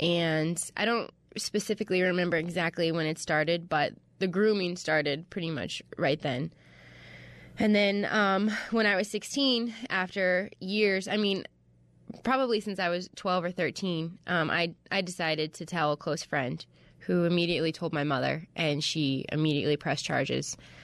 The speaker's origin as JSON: {"language": "English", "region": "Ohio", "country": "United States", "said": "I'm originally from Ohio."}